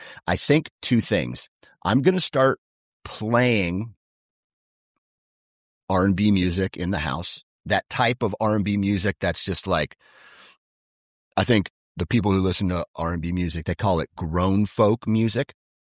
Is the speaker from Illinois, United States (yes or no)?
no; Iowa, United States; because I'm from Iowa